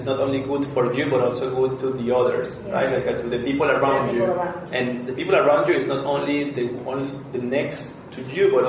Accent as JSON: {"language": "English", "country": "Venezuela", "said": "I'm from Venezuela, I'm half Spanish, half Venezuelan."}